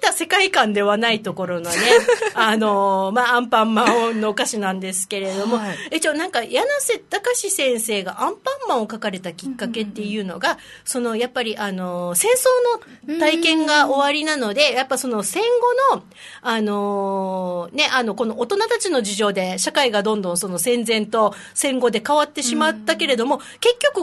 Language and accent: Japanese; Kyushu, Japan; 私ほら、九州の出身なんで、